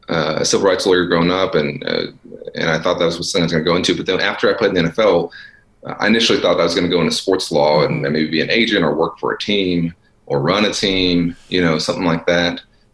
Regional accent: Dallas, Texas, United States; in my high school and growing up in Dallas, if you were smart, people said you should be a doctor or a lawyer.

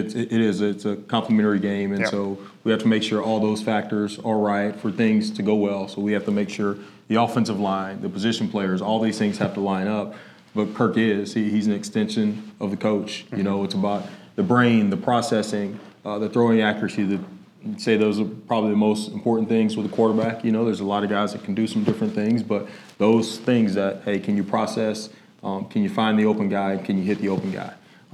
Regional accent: Louisiana, United States; Again, growing up in Louisiana, we're playing Destrehan High, and we won the game

